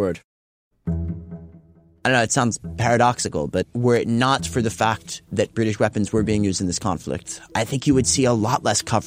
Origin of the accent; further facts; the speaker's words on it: United States; And when these are the associations you have as an American with a country